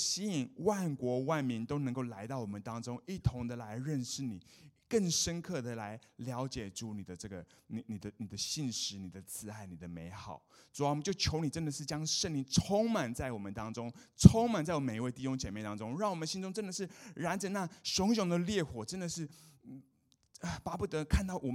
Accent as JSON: {"language": "Chinese", "town": "Johannesburg", "region": "Gauteng", "country": "South Africa", "tie": "born or raised there", "also_born_or_lived": "Taiwan", "moved": "as an adult", "lives_now": "United States", "said": "那我是台湾出生的。但是呢，我在11岁的时候呢，我们全家就搬到这个南非约翰尼斯堡去。所以我11岁的时候在那边我就住了22年。"}